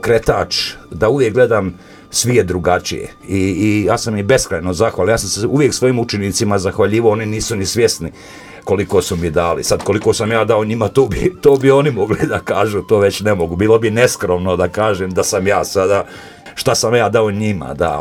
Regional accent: Pelagićevo, Republika Srpska, Bosnia & Herzegovina; now in Innsbruck, Austria; rodom sam iz Pelagićeva, živim u Tirolu, u Innsbrucku.

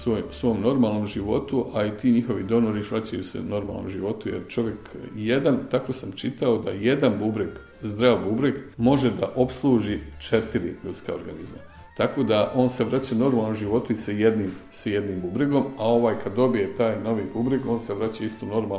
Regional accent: Bosnia & Herzegovina; I taj mehanizam bi kod nas u Bosni, to je malo otežano

